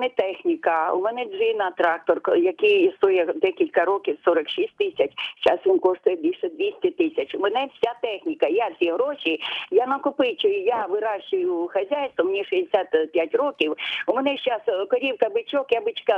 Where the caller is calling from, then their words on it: Chernihiv Oblast, Ukraine; з Чернігівщини. Я хочу що сказати. Я живу у селі сільського, як кажуть, типу.